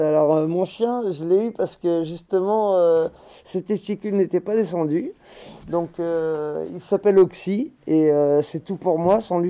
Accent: Saint-Nazaire, Pays de la Loire, France; born there; also born or lived in La Baule / Châteauroux; Alors moi je suis né à Saint-Nazaire. J'ai vécu la Baule pendant un bon bout de temps. Après je suis parti sur Châteauroux. Je suis revenu à la Baule pour le retour aux sources.

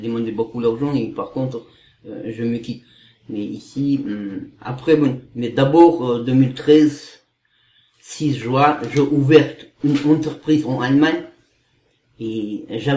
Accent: Kazakhstan; moved away; je suis kazakh, je viens du Kazakhstan, j'ai 48 ans.

